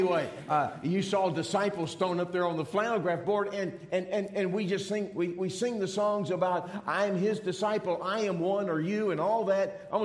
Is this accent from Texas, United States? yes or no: yes; Texas, United States; I grew up in Texas. Now, don't get mad.